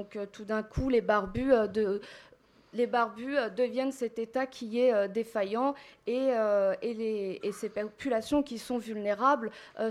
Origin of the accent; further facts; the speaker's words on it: Kabylie, Algeria; born there; je suis née en Algérie, je suis née dans ma chère Kabylie, c'est ces montagnes de Kabylie